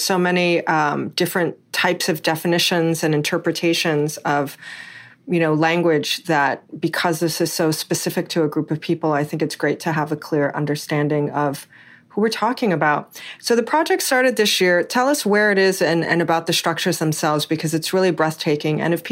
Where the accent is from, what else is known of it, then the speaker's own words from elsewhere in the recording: Hawaii, United States; I'm originally born and raised in Hawaii. So when I hear Indigenous, I also think about island people